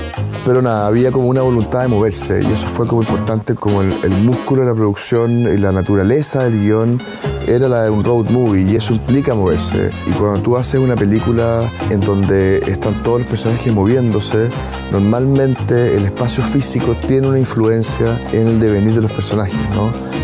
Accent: Chile; tan importantes para nosotros como chilenos

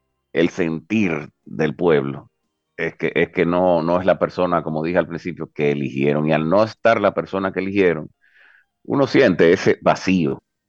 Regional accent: La Vega, Dominican Republic; a los que somos de La Vega nos quedará el mal sabor de saber que en la República Dominicana por primera vez se produjo algo así

